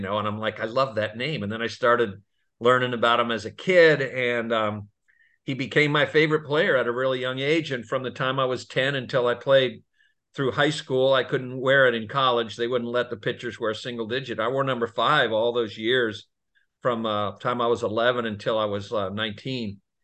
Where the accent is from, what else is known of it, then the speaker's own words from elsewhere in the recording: Alexandria, Virginia, United States; But I grew up in Alexandria, Virginia, across the Potomac River.